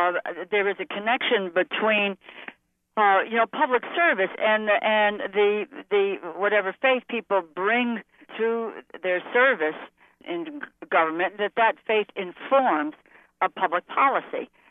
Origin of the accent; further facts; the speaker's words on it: Northeast, United States; I come from the Northeast, a cold winter.